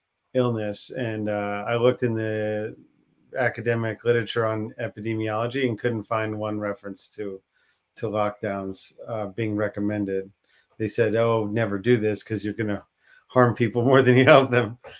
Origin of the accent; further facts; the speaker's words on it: Washington, District of Columbia, United States; And that's sort of what I'm doing is I'm from Washington, D.C. And, you know, I grew up in a nice family around fancy people and around, you know, spooks and all these other people.